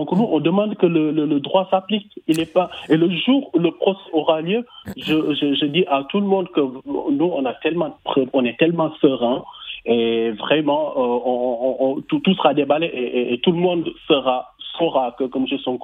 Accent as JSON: {"language": "French", "country": "Senegal", "said": "moi, en tant que Sénégalais, avant d'être quoi que ce soit d'autre, j'ai honte"}